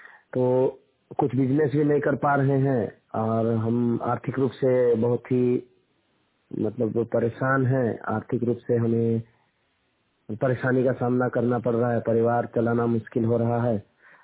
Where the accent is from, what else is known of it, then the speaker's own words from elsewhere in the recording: Basia, Jharkhand, India; मैं जिला गुमला बसिया झारखंड का रहने वाला हूं।